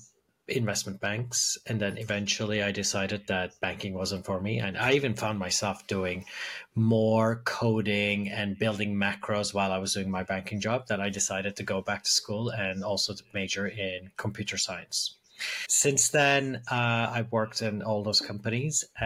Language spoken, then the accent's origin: English; Turkey; moved away as an adult; also born or lived in United States; I grew up in Turkey. And then went to school, went to university in the States